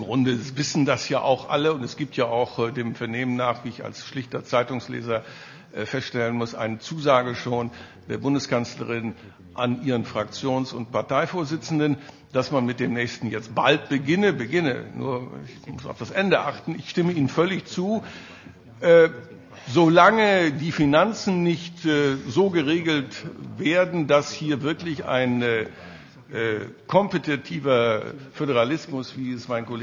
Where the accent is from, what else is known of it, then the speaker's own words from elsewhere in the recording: North Rhine-Westphalia, Germany; In Nordrhein-Westfalen, meinem Heimatland, hat es eine Kommission gegeben